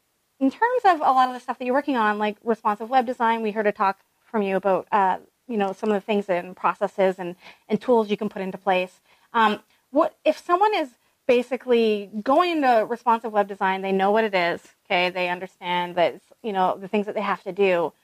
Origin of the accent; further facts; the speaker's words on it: Canada; I'm from Canada